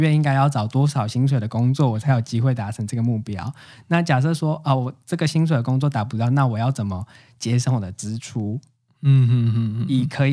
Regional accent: Taipei, Taiwan; now in Tamsui, Taiwan; 没有，我是台北人。

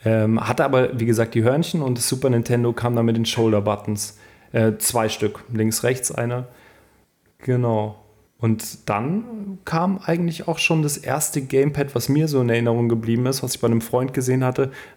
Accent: East Germany, Germany; ich komme ja aus dem Osten, 91 ungefähr, eine der ersten Sachen, die mein Vater damals gekauft hat, war dann dieses NES.

